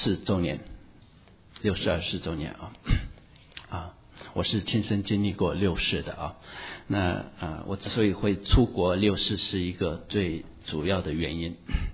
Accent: Hunan, China; 我们很不容易从北方回到了这个家里面，一路上这个坐火车坐了2天2夜到武汉，再也下不去了。我们湖南人太彪悍了

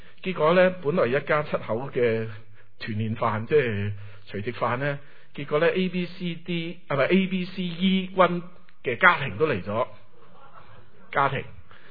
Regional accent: Canada; 本身而家我当中我嚟自加拿大嘅啦

